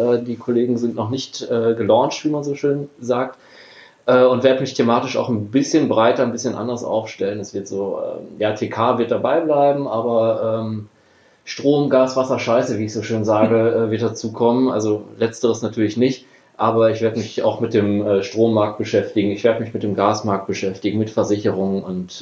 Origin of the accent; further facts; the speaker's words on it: North Rhine-Westphalia, Germany; bin noch relativ häufig dann auch in meine Heimat gependelt nach Ostwestfalen